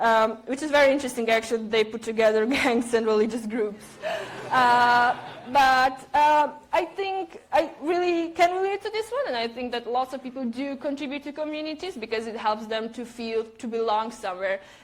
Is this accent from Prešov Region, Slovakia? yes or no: no; Bratislava, Bratislava Region, Slovakia; English is a second language; I'm from Bratislava, Slovakia